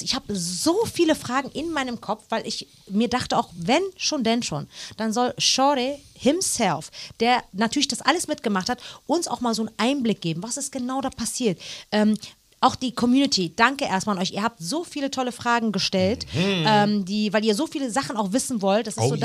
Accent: Berlin, Germany; ich komme aus Berlin

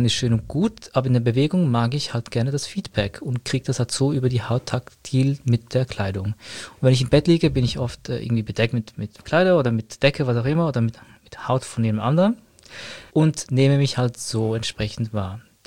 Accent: Zürich, Zurich, Switzerland; bin aus Zürich

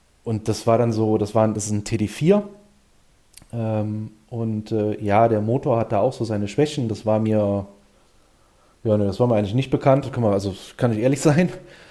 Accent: Siegburg, North Rhine-Westphalia, Germany; Wir kommen selber hier aus der Ecke. Wir kommen aus Siegburg bei Bonn.

